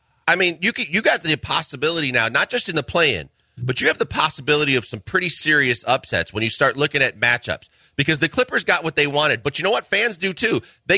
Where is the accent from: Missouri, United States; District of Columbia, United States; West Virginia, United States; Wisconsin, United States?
Wisconsin, United States; Milwaukee; You know, I've said all along, I'm from Milwaukee. They're done.